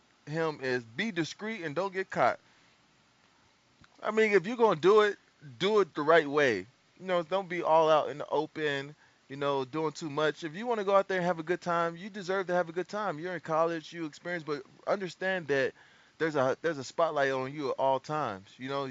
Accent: San Diego, California, United States; Well, I'm originally from San Diego. I was born in I'm a Navy brat.

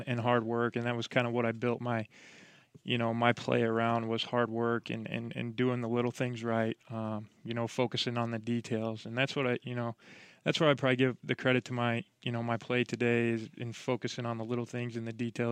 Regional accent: Kearney, Nebraska, United States; born there; I was born in Kearney, Nebraska, but I was never really considered myself a Cornhusker fan.

